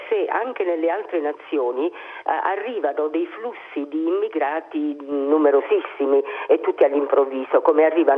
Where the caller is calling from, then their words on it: Lazio, Italy; dalla provincia di Latina.